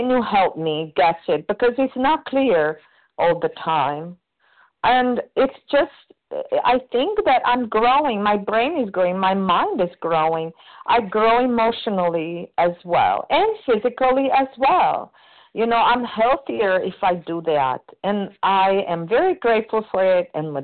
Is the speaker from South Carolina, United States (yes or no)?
yes; South Carolina, United States; Good morning. You are close. I'm from South Carolina.